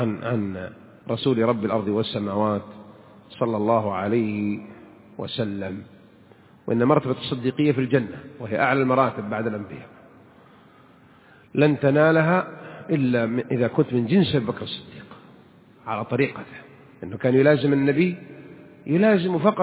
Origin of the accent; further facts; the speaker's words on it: Saudi Arabia; قبل 80-90 سنة ما كان عندنا في المملكة العربية السعودية مصابيح، كان عندنا الفوانيس